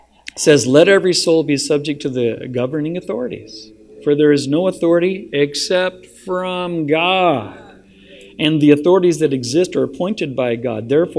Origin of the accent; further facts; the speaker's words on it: Crescent City, California, United States; I ended up back at the church in my hometown where I grew up, Crescent City, California, where I grew up.